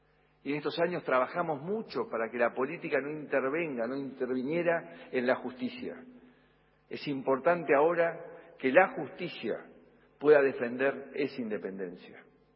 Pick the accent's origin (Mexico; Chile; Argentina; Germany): Argentina; como justicia y como argentinos en la resolución de nuestros problemas.